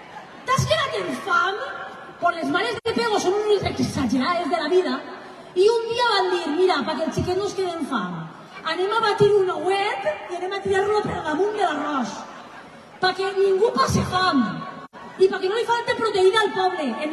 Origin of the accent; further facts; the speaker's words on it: Ontinyent, Valencian Community, Spain; Jo que sóc d'Ontinyent, ma mare ha fet arròs al forn tota la vida.